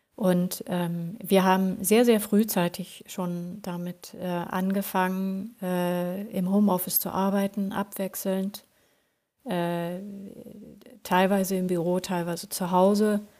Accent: Orust, Västra Götaland County, Sweden; German is a second language; auf der Insel, wo ich herkomme, auch von Orust an der schwedischen Westküste.

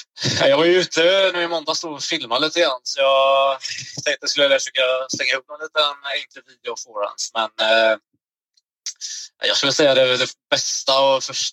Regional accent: Örebro, Örebro County, Sweden; moved away; när jag först började spela discgolf där hemma i Örebro

